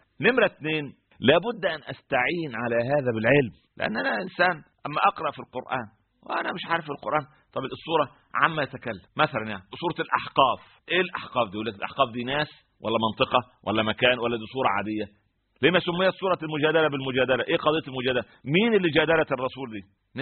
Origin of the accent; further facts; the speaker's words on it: Egypt; عندنا في مصر يقول لك إيه زي أم العروسة فاضية ومشغولة